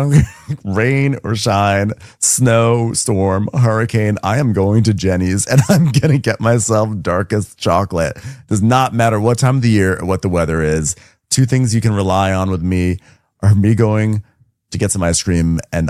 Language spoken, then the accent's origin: English; United States; I grew up on the Connecticut border. So I spent a lot of time and I continue to spend lots of time in Connecticut.